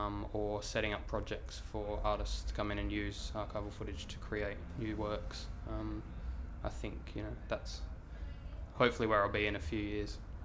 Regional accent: Mount Barker, South Australia, Australia; also born or lived in Adelaide; I was born in Mount Barker, but I'm from Adelaide. It's a reflex, I just say I'm from Adelaide, but yeah, Mount Barker, so it's a sort of country town with a population of about 7,000 or 8,000, I think.

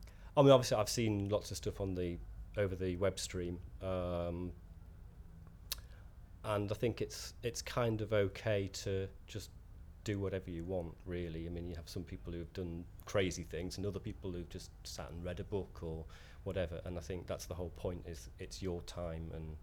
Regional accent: North East England, United Kingdom; I'm from the Northeast originally anyway

